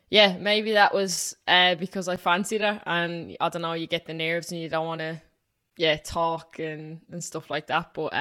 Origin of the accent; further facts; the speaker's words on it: Dublin, Leinster, Ireland; now in London, United Kingdom; I moved over to London from Dublin